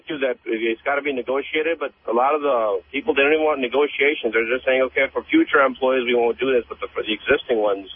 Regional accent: Chicago, Illinois, United States; Okay, so, I mean, I'm originally from Chicago

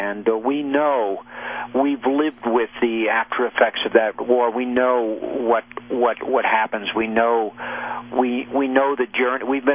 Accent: Massapequa, New York, United States; also born or lived in Wisconsin; And I grew up very patriotic on Long Island, in Massapequa, Long Island. I was actually born in the Midwest. I was born in Wisconsin.

